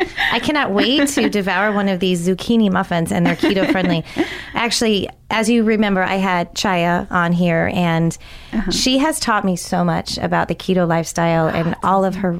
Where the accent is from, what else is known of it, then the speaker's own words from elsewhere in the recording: California, United States; now in Tampa, United States; Yeah, I didn't go to school here since I'm originally from California